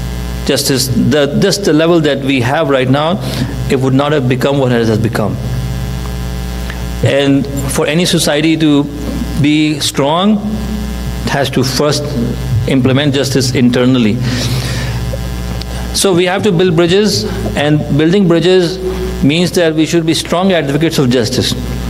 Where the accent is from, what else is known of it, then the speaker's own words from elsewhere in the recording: Pakistan; I'm from Pakistan